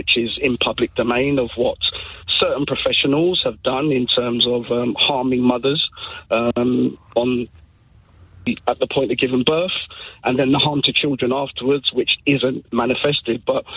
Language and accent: English; Nottingham, East Midlands, United Kingdom; I'm a dad from Nottingham